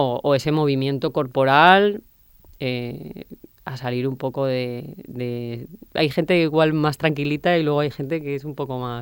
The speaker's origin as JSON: {"language": "Spanish", "town": "Valencia", "region": "Valencian Community", "country": "Spain", "said": "Yo soy de Valencia y bueno, estaba viviendo en la ciudad y la verdad que tenía ganas de vivir un poco más en la naturaleza."}